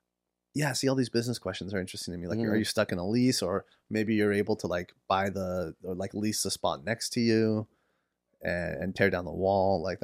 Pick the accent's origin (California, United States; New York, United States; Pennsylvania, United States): California, United States; San Diego; I grew up in San Diego.